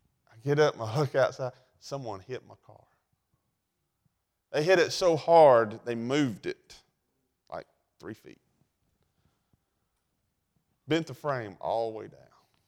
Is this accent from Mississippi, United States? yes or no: no; Oxford, Alabama, United States; and I was raised up in Calhoun County around Oxford, Anniston area. That's where I grew up. I wasn't born there. We moved there when my dad opened the Shoney's there in Oxford.